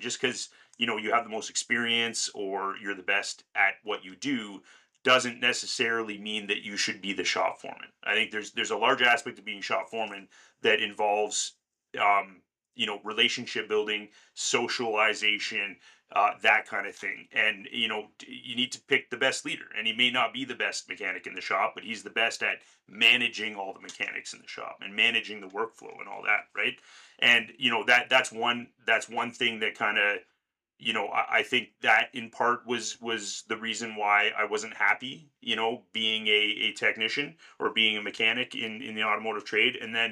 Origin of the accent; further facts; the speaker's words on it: Ontario, Canada; also born or lived in Edmonton / Vancouver; I grew up here in Ontario. I worked at one particular shop here. When I was 18, I left, went to Edmonton. I lived in Edmonton myself at the age of 18.